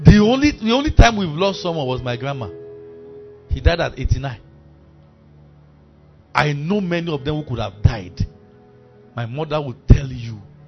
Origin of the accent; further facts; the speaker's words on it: Kano, Nigeria; I grew up in Kano.